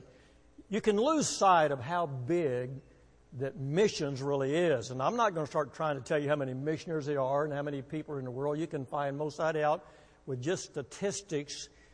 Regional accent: Waco, Texas, United States; born there; also born or lived in Arlington; Well, I was saved when I was 14 years of age, and that would have been in Arlington, Texas. I was born in Waco

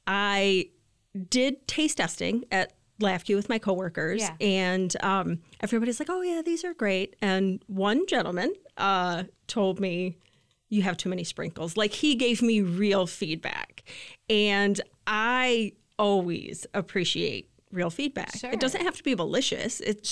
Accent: Lansing, Michigan, United States; I am a resident of Lansing. I actually live right on the border of DeWitt, so my kids go to DeWitt schools. I've lived in Lansing my entire life.

